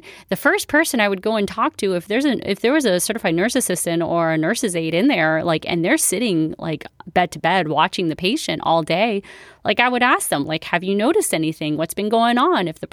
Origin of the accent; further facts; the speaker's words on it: Florida, United States; And I'm from South Florida. So we have a very large population of Cuban immigrants that came here.